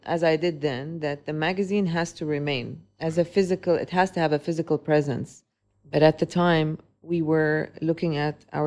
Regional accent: Dubai, United Arab Emirates; So growing up in Dubai for close to 38 years now, if I find it so difficult to say I'm Lebanese. I'm not just Lebanese. I am Emirati, I'm Syrian, I'm Saudi, I'm Turkish, I'm Iranian, I'm Pakistani, I'm Indian.

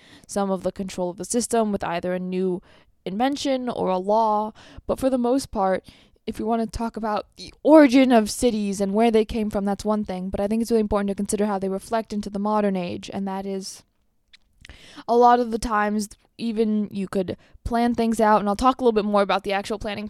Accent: Los Angeles, California, United States; I grew up in Los Angeles, which is a 1. My family now lives outside of LaFarge, which is a 10.

